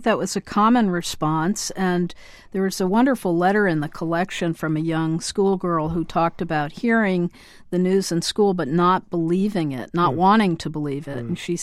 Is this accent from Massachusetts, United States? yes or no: yes; Amherst, Massachusetts, United States; I grew up in Amherst, yes.